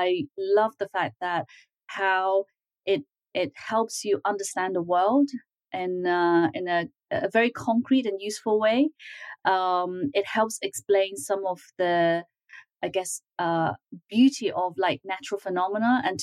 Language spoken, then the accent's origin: English; Hong Kong; also born or lived in Beijing, China; As I said, I was born in Beijing. So this was in the early 80s. And so things were very different. There were very few cars even in Beijing. And then when I was about five, we moved to Hong Kong